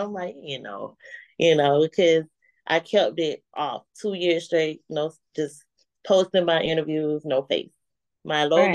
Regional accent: Georgia, United States; I'm from Georgia. So where okay. I'm from, a small town in the backwoods.

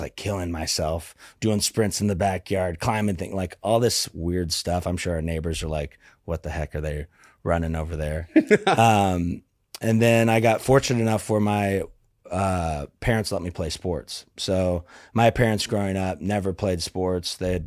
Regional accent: Kansas City, United States; strength coach at the University of Kansas where I just happened to go. It's like 40 minutes from where I grew up in Kansas City.

